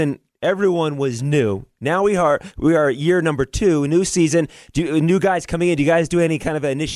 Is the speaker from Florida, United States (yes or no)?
no; Philadelphia, Pennsylvania, United States; You know, I grew up in Philly, so I had the Flyers around me